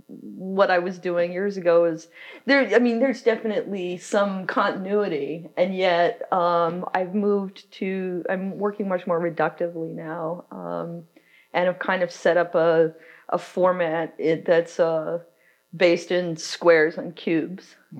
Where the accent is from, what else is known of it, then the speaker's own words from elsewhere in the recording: Maine, United States; now in Minneapolis, United States; Because I grew up in Maine. And then I moved to Minneapolis, where my brother lives, and we later moved my mom out there.